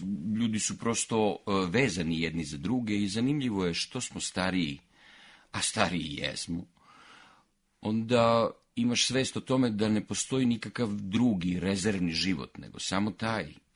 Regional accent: Niš, Southern and Eastern Serbia, Serbia; Pa ja sam rođen pored Čaira, znači moglo bi se reći da sam Čairac, jel?

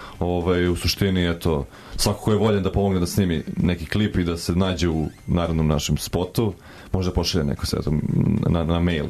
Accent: Belgrade, Serbia; Ja sam iz Beograda.

